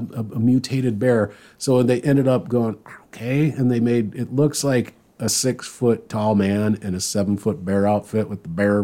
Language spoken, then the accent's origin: English; Midwest, United States; Being a Midwesterner, I like repping.